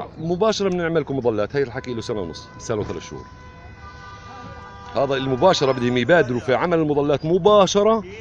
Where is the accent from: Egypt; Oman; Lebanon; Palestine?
Palestine; أنا مواطن ابن فلسطين، ابن هذا الشعب